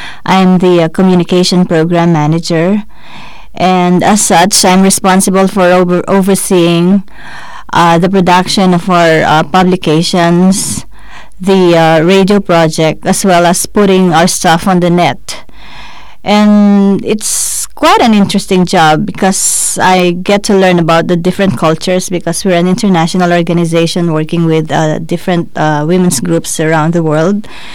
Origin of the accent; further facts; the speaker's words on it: Philippines; from the Philippines. I'm a Filipino.